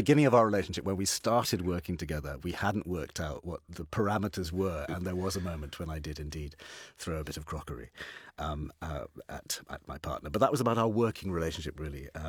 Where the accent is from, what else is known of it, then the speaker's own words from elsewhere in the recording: Preston, North West England, United Kingdom; growing up in Preston, I really did think I was the only gay in the village.